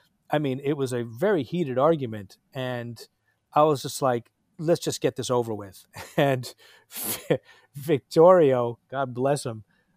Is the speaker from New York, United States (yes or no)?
yes; New York, United States; I grew up in New York, and when I grew up, Chelsea was a hotbed of heroin addiction